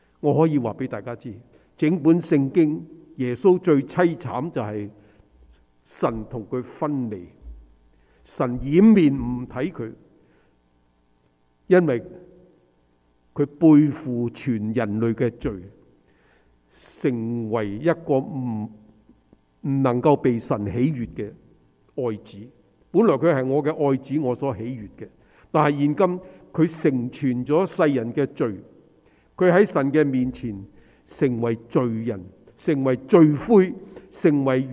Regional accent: China; 我们中国人为什么叫他翻译胡言？因为呢，我们中国北边是胡人，那些胡人说的话我们都不懂听

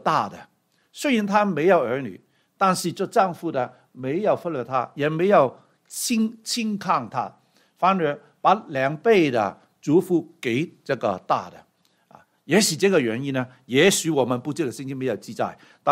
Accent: Guangdong, China; 这个我们广东人说他是大太太，对吗？

